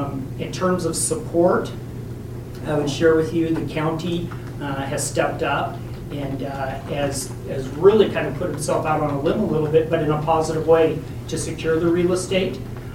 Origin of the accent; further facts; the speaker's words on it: Oregon, United States; I come from Eastern Oregon. I do economic development privately.